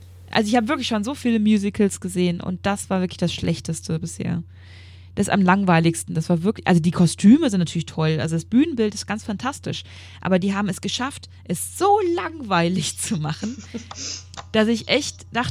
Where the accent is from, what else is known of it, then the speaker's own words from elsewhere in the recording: Bochum, North Rhine-Westphalia, Germany; Was ich auf keinen Fall euch empfehlen kann als Bochumer